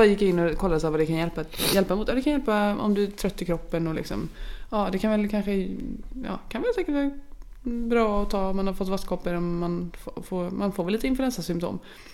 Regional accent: Värnamo, Jönköping County, Sweden; Då hade jag röntgats hemma i Värnamo där jag alltså är ifrån.

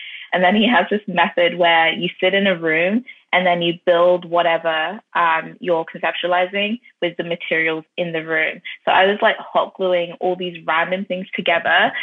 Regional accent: Ireland; also born or lived in London, England; London born, but I was raised in Ireland as well.

